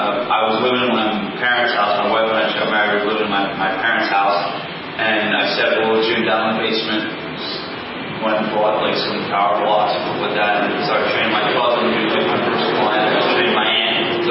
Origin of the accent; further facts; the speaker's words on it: New Providence, New Jersey, United States; I grew up in New Providence. My facility's in Berkeley Heights, which is the town next over.